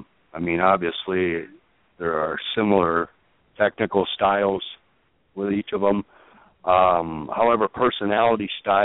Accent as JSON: {"language": "English", "town": "Minneapolis", "region": "Minnesota", "country": "United States", "tie": "born or raised there", "said": "Now, again, I grew up in Midwest Minneapolis area"}